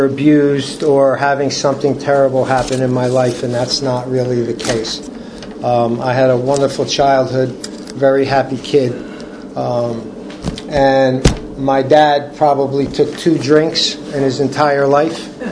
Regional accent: Newark, New Jersey, United States; born there; And I was born in Newark, New Jersey. And I came from a very close Italian family, very strict Italian family

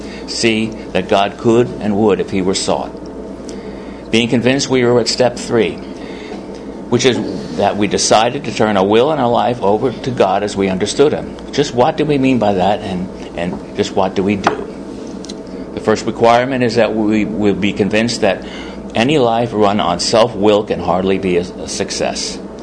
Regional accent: Staten Island, New York, United States; Growing up on Staten Island, I'm the youngest of six in my family, only alcoholic in the family.

